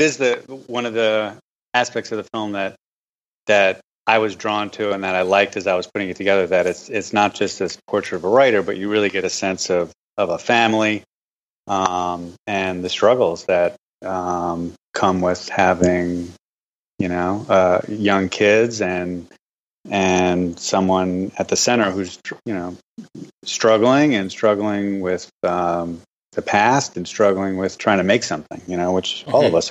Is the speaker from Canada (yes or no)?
no; Brooklyn, New York, United States; Growing up, I grew up in Brooklyn, which is where I'm living now.